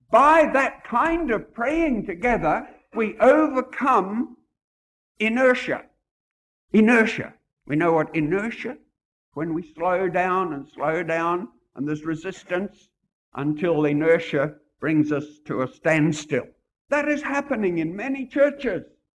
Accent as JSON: {"language": "English", "country": "Hong Kong", "tie": "born there", "said": "I was born in Hong Kong, actually."}